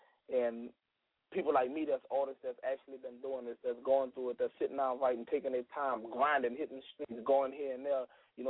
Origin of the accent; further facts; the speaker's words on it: the South, United States; It's not the rap that's like just because I'm from the South, I'm a talk about what I have.